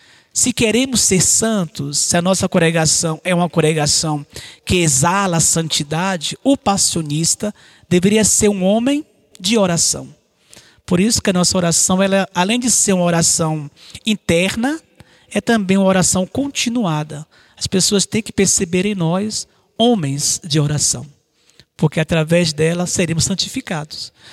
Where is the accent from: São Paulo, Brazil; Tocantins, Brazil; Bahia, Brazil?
Bahia, Brazil; Itabuna; Eu sou natural da cidade de Itabuna, Bahia, sou baiano e faço parte dessa congregação passionista.